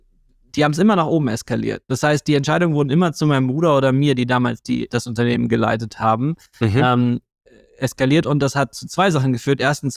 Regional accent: Germany; außerdem sind wir Deutsche, wir finden eh alles doof. So. Wir sind negative Menschen.

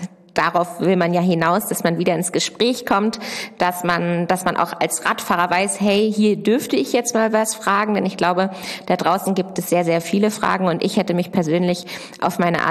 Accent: Lower Saxony, Germany; Ich komme ja aus der Nähe von Hannover und Hannover ist ja eine Messestadt.

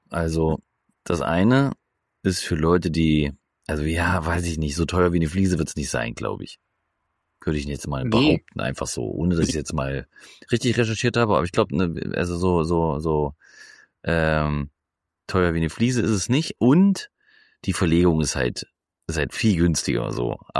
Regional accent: Lürschau, Schleswig-Holstein, Germany; Ja, ich komme aus Lürschau.

